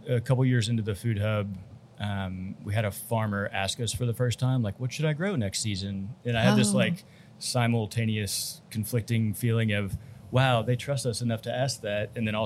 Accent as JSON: {"language": "English", "region": "Texas", "country": "United States", "said": "I came from Texas. I'd never seen one of these."}